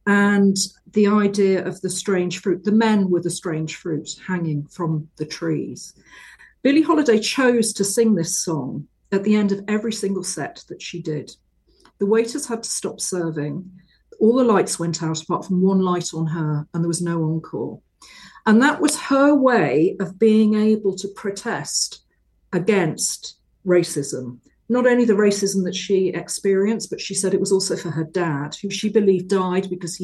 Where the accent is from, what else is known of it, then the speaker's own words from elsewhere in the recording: North East England, United Kingdom; I'm from the Northeast myself